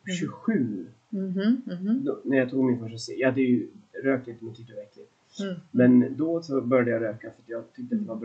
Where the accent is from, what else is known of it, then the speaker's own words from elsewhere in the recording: Märsta, Stockholm County, Sweden; born there; Jag är född i Märsta.